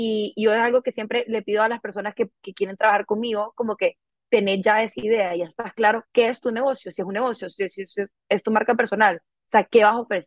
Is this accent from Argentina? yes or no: no; Honduras; Yo soy hondureña, entonces es cool.